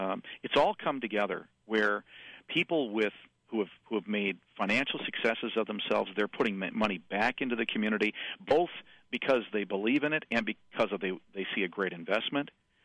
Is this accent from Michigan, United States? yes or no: yes; Michigan, United States; Yeah, I grew up in West Michigan in this idyllic little beach town right on Lake Michigan